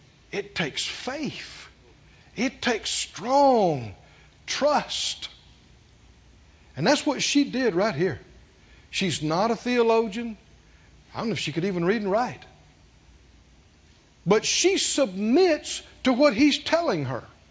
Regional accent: the South, United States

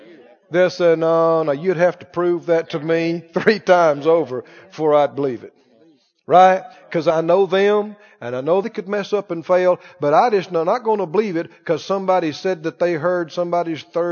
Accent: the South, United States; The word that comes to my, I'm from the South.

